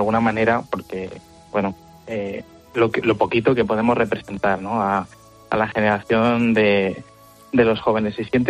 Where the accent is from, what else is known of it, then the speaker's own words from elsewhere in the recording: Madrid, Community of Madrid, Spain; como madrileño había pasado muchas veces, claro, por delante